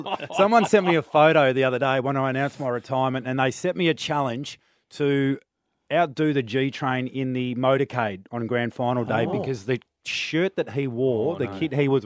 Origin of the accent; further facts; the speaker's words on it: Tasmania, Australia; I'm a Tasmanian. I was born in Tassie, and I spend far more time down there than I do going back to the Gold Coast. Got a place down there. I'm a rate payer, so I guess that makes me a Tasmanian.